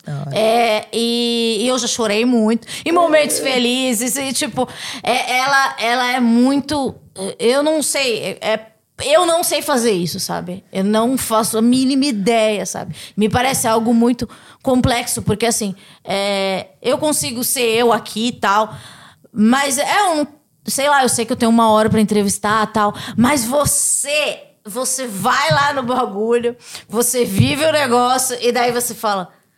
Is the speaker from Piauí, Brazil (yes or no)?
no; São Paulo, Brazil; Eu não sou uma pessoa preta, mas eu sou da periferia, eu sou do Capão Redondo.